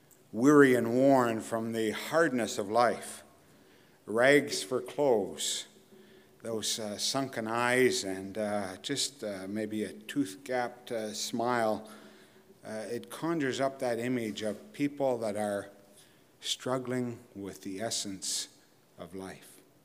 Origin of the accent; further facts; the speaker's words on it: Thessalon, Ontario, Canada; I come from Thessalon, and Bethel Bible Chapel was instrumental in the early years of helping Thessalon Bible Chapel get its feet under itself and get underway.